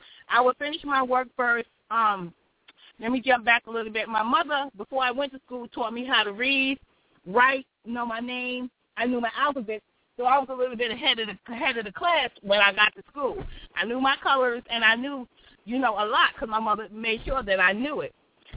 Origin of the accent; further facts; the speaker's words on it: New York City, New York, United States; born there; I was born in New York City in Queens, Jamaica, Queens.